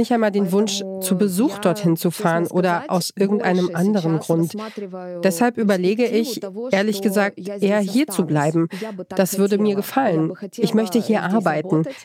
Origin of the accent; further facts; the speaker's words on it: Ukraine; weil wir mit unserer Seele, unserem Herzen und mit unserer Mentalität Europäer sind. Wir sind nicht Russland. Wir sind Ukrainer.